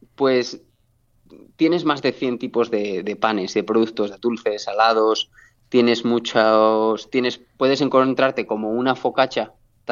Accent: León, Castile and León, Spain; also born or lived in Asturias; now in Hawaii, United States; Pues soy de mitad de Asturias, mitad de León. Mi madre es de Asturias. Uh-huh. Y yo nací en León y me crié, bueno, los primeros años un poco a camino de las dos tierras, y después sí ya crecí más en León

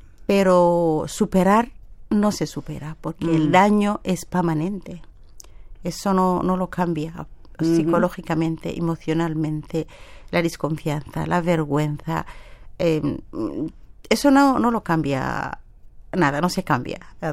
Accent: Kenya; moved away as an adult; now in Spain; Entonces soy somalí de Kenia.

